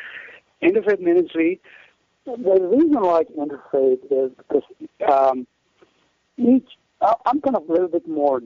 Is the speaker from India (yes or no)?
yes; India; moved away as an adult; now in United States; So that's my background in my early childhood from India. So then I was 18, I came to the U.S.